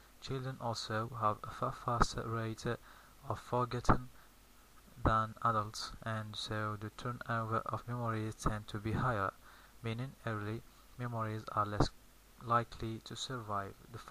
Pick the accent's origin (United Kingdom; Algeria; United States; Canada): Algeria; I'm from Algeria and this is my record.